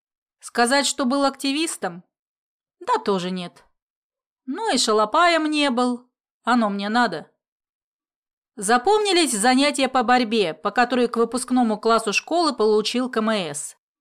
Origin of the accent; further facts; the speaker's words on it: Elista, Kalmykia, Russia; born there; Родился я в Элисте и довольно давно. Элиста – это которая в Волгоградской области, уточняю для тех, у кого плохо с географией.